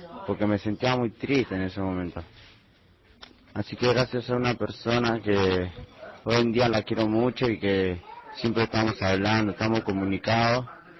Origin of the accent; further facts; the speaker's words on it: La Plata, Buenos Aires Province, Argentina; Soy de La Plata y tengo 20 años.